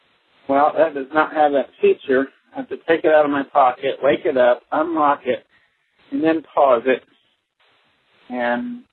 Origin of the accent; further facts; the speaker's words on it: Springfield, Missouri, United States; I'm from Springfield, Missouri.